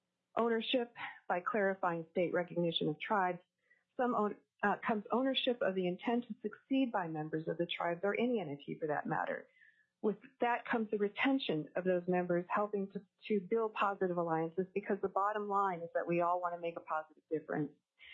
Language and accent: English; Fairbanks, Alaska, United States; I'm from Fairbanks.